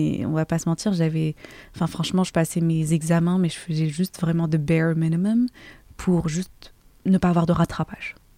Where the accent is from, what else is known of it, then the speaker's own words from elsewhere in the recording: Morocco; moved away as an adult; moi j'ai grandi du coup au Maroc. Et donc, j'ai fait mes études au Maroc et tout et tout.